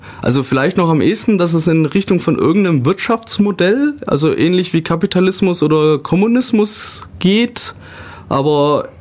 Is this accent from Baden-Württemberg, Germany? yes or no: yes; Ulm, Baden-Württemberg, Germany; Ich komme aus Ulm, wobei ich zwischenzeitlich nach Bielefingen, ein kleines Dorf bei Laubheim, gezogen bin. Aber in meinem Herzen bin ich immer Ulmer geblieben. Habe hier die Realschule besucht, das Gymnasium.